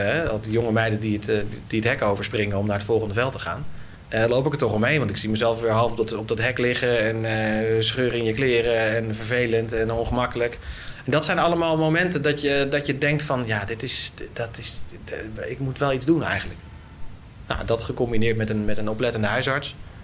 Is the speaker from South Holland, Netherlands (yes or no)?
no; Naarden-Bussum, North Holland, Netherlands; Ik ben op mijn 16e Chinees gaan bezorgen in de stad waar ik ben opgegroeid. In Naarden-Bussum.